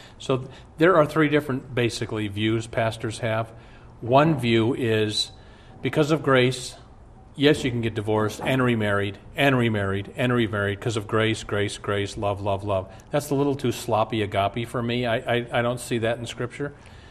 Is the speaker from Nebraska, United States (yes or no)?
yes; Omaha, Nebraska, United States; I will tell you that I'm from Omaha. Years ago, when I'd go home to Omaha and look under abortion in the Yellow Pages